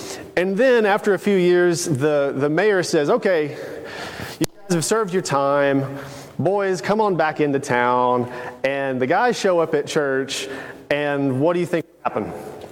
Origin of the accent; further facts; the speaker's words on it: Tennessee, United States; They were there from Kentucky. I was there from Tennessee.